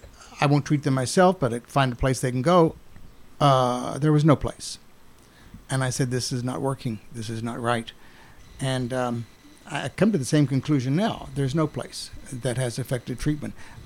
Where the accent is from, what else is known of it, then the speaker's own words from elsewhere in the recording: Shepherdstown, West Virginia, United States; also born or lived in Frederick, Maryland; Well, I was born in Frederick, but my first home, my first house was in Shepherdstown. We moved here in 1945, right after I got born, and then stayed here until 1952